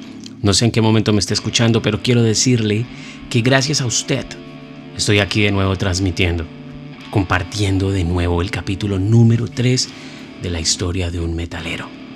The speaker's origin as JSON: {"language": "Spanish", "region": "Bogotá", "country": "Colombia", "tie": "born or raised there", "said": "yo crecí en Bosa, Brasil. Un sector duro, un sector difícil, un sector complicado para la movilidad, complicado para la convivencia, complicado para las relaciones personales, complicado para todo."}